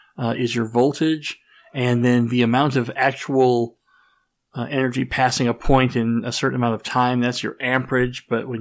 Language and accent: English; Texas, United States; I'm from Texas, so I'm very familiar with the phrase, don't mess with Texas.